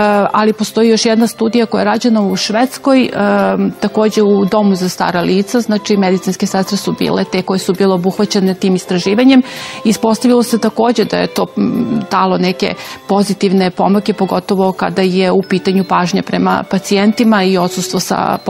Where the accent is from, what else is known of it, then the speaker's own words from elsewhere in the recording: Serbia; Pa to što se skraćeno radno vrijeme kod nas u Srbiji vezuje za neke krizne momente zapravo uopšte nije slučajno.